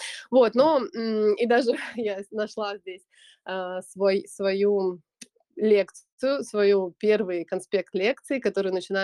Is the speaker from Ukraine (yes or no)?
no; Russia; moved away; получилось так, что по жизненной ситуации я уехала из России, уехала давно, уже, то есть 5 лет назад